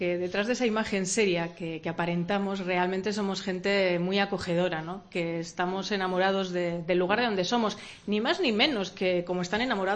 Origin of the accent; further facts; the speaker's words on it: Barakaldo, Basque Country, Spain; now in Getxo, Spain; No, soy de Baracaldo, pero